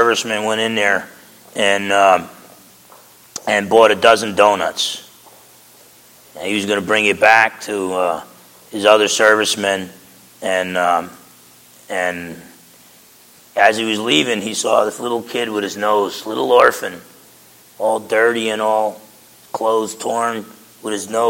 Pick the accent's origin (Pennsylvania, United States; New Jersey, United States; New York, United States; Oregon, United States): New Jersey, United States; I'm a pessimist. I'm from Jersey.